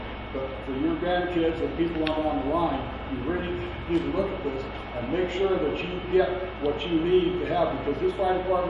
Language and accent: English; California, United States; I came from Madera County in California. I spent 36 years a volunteer fireman there.